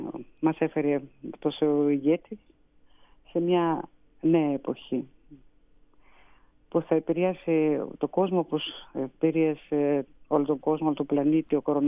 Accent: Russia; now in Greece; ως Ελληνίδα που κατάγομαι από τη Ρωσία, ζω στην Ελλάδα 30 χρόνια

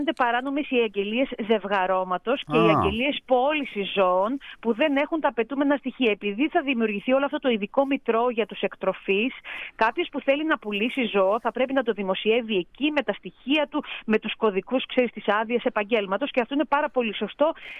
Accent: Paros, South Aegean, Greece; εγώ κατάγομαι από την Πάρο. Στις Κυκλάδες είναι μάστιγα το παστούρωμα

